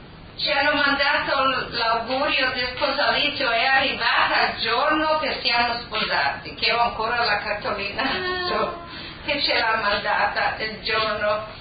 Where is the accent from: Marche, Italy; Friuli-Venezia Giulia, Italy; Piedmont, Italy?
Friuli-Venezia Giulia, Italy; San Daniele; born there; Io sono nata a San Daniele l'8 luglio 1940.